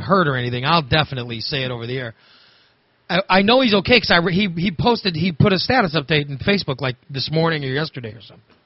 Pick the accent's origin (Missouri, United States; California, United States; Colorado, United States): Missouri, United States; when I turned 5 years old, we moved down near St. Louis. So I was a Cubs fan growing up in Cardinal country.